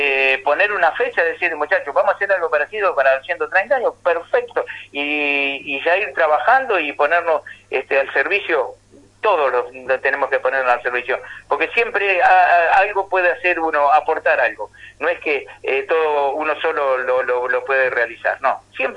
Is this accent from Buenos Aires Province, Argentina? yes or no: yes; Saldungaray, Buenos Aires Province, Argentina; nosotros orgullosos estamos de decir que somos de Saldungaray.